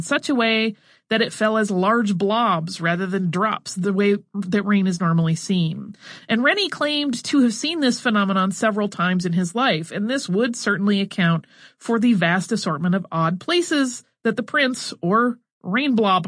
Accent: Streator, Illinois, United States; I just had to write and tell you guys about my hometown proud Pluto town. Recently, Streeter has established Pluto Fest.

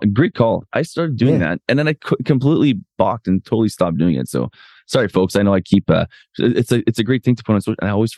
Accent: Canada; so I'm French Canadian, married a local French Canadian girl

